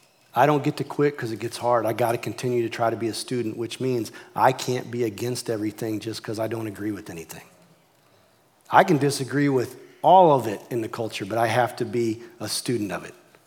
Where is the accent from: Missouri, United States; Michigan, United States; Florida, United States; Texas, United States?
Missouri, United States; where I was raised in Iron and Reynolds County, it's very like Scotch-Irish, clannish